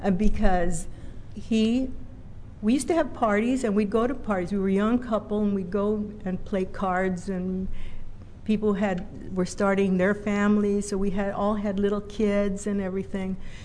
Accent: Los Angeles, California, United States; I forgot to tell you, I'm from Boyle Heights area of LA. And that's where Whittier Boulevard, we used to go cruising on Whittier Boulevard.

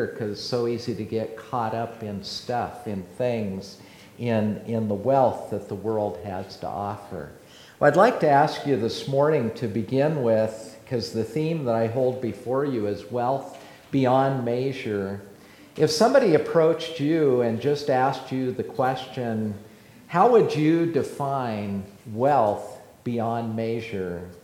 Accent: Nebraska, United States; I'm from Western Nebraska. You ought to see the view I have.

